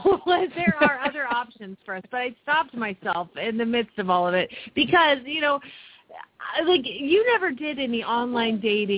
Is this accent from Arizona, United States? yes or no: yes; Phoenix, Arizona, United States; from Phoenix, Arizona